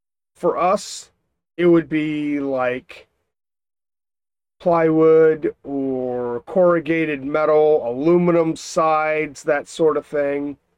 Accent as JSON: {"language": "English", "country": "United States", "said": "I don't do metric, okay? I'm an American, all right? We don't do no metric around here."}